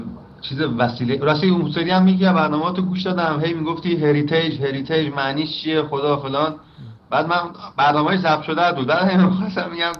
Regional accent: Ahvaz, Khuzestan, Iran; من که از اهوازم، میدونی که همیشه از اهواز

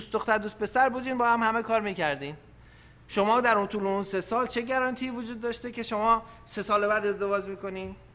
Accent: Iran; ما ایرانی هستیم آقا، ما ایرانی هستیم

